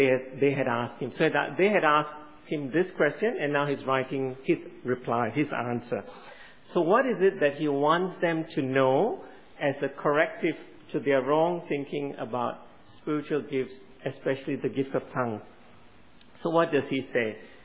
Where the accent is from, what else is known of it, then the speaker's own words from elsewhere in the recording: Malaysia; I remember growing up in Malaysia